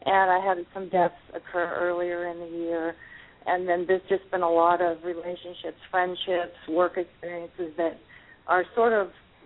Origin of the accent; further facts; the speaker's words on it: Bakersfield, California, United States; I'm actually from Bakersfield.